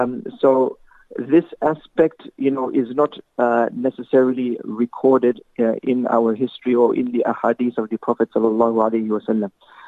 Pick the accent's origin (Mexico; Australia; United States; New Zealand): Australia; Tasmania; born there; I was born here in Australia. In fact, I was born in Tasmania, which is like a small island state of Australia.